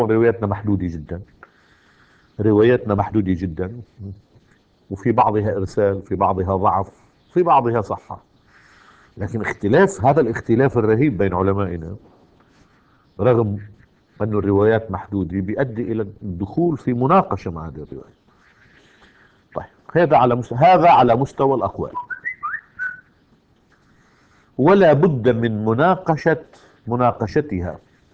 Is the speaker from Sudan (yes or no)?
no; Lebanon